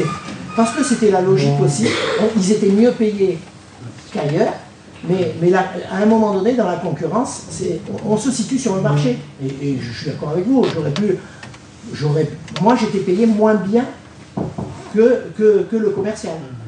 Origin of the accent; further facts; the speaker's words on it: Occitanie, France; on a joué au foot ensemble, on est de l'Aveyron.